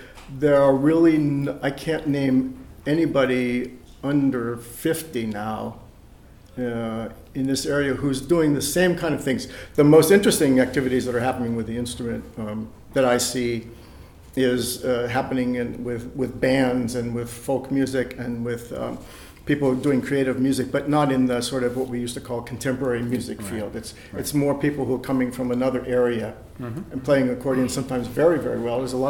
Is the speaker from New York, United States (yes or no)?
no; Pittsburgh, Pennsylvania, United States; Well, I grew up in the Pittsburgh area, and you would certainly find it there